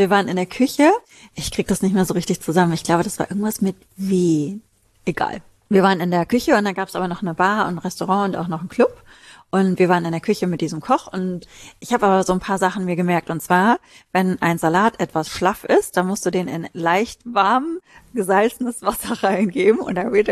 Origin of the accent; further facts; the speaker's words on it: North Rhine-Westphalia, Germany; Okay, bei uns im Ruhrpott sagt man Kirmes.